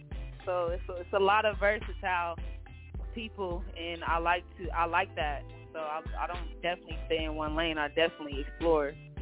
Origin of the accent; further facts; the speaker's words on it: Bakersfield, California, United States; Where am I originally from? Bakersfield, California.